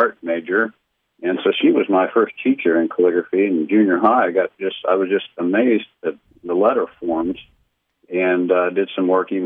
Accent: Ohio, United States; moved away as an adult; now in Texas, United States; our church in Ohio, where I was from. And so then we moved from Ohio to Texas. I was working in the computer field for a bank in Ohio

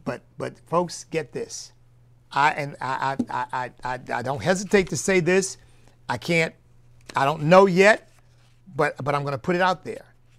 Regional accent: United States; I'm an American. I happen to have African ancestry in my background, and I have got British ancestry in my background, as I've learned. But I'm an American.

